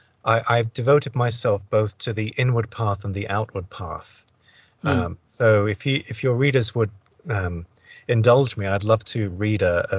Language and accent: English; East of England, United Kingdom; accent: English; also born or lived in London; now in United States; I do have an English accent. I was born in England. I grew up in Essex and lived in London for quite some time. But I'm now living in the United States of America.